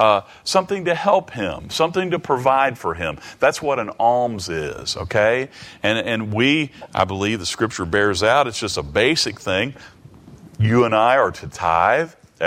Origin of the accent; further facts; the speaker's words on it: England, United Kingdom; If we were Chinese, we'd use something else. If we were Japanese, we'd use something else. But we're English, and we use this KJV translation